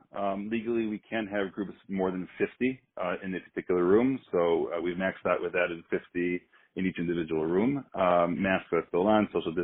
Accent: Chicago, Illinois, United States; also born or lived in Israel; I grew up in Chicago after spending many years in Yeshiva and Eretz Yisrael and on the East Coast. I was able to come back home about 9 years ago.

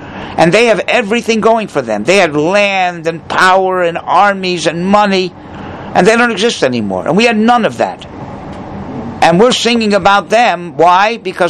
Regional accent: North Miami Beach, Florida, United States; So I grew up in North Miami Beach. I never saw Gadol b'Yisrael.

